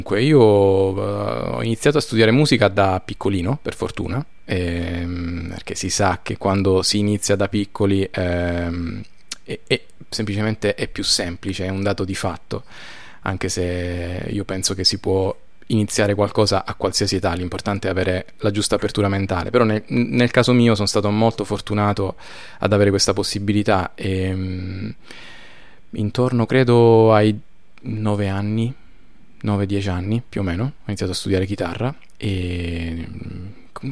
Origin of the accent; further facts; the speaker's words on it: Tortora, Calabria, Italy; now in Rome, Italy; Io non sono originario di Roma, sono di un piccolo paesino che si chiama Tortora, nel sud Italia, in Calabria.